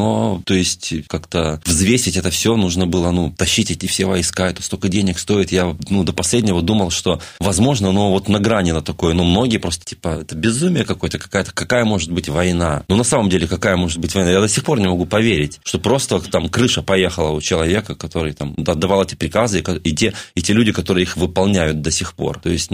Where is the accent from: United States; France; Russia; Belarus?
Belarus; я белорус, прихожу в магазин польский, и мне не хочется говорить по-русски